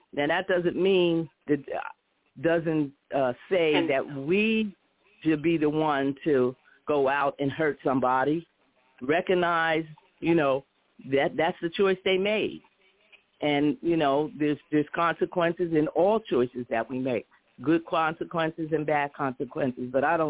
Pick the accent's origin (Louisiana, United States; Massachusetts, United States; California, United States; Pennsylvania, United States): Pennsylvania, United States; Pottsville; Pennsylvania. I've been in Pennsylvania mostly all my life, but I have a. But the little small town that I grew up in Pottsville